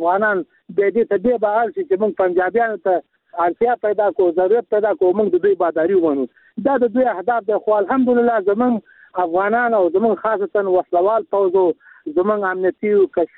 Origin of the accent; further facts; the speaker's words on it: Afghanistan; زه د یو افغان په توګه وایم، افغانستان زموږ ستاسو د ټولو افغانانو شریکه کور دی